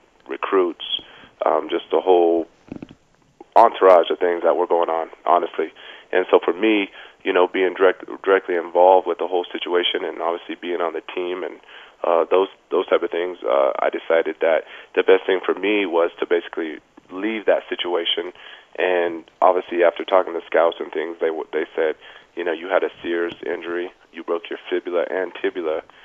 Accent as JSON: {"language": "English", "town": "Grand Junction", "region": "Colorado", "country": "United States", "tie": "born or raised there", "said": "I grew up in Grand Junction over on the Western Slope."}